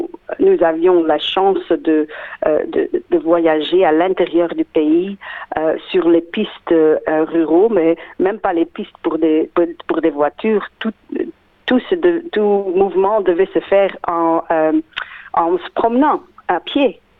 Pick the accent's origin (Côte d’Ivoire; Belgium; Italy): Belgium; Sint-Niklaas, Flanders; French is a second language; now in Australia; je suis flamande d'entre Gand et Anvers, Saint-Nicolas.